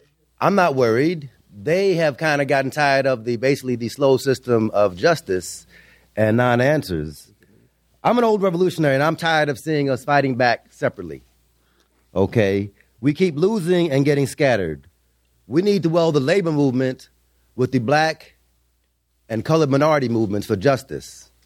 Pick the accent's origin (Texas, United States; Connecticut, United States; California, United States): California, United States; Los Angeles; I was raised in Los Angeles.